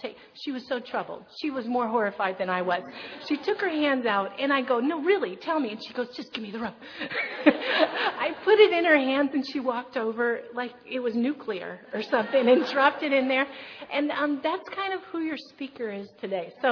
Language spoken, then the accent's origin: English; Kentucky, United States; accent: Southern; being from the South, born and raised in Kentucky, I do have another accent that if anybody here is from the South and I hear you, I will slip right into it